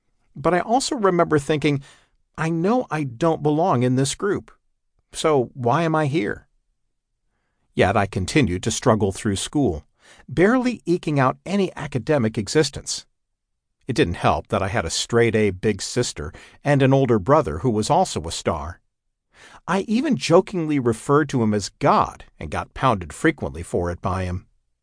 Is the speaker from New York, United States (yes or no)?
yes; Buffalo, New York, United States; I grew up in the Buffalo, New York area in a very modest home with two working parents